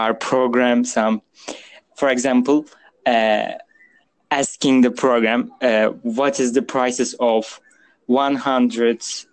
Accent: Turkey; English is a second language; I'm a student from Turkey.

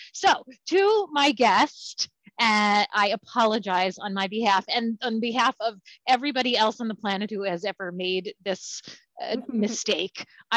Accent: Baltimore, Maryland, United States; now in Massachusetts, United States; I'm not from here. I grew up in Baltimore, Maryland

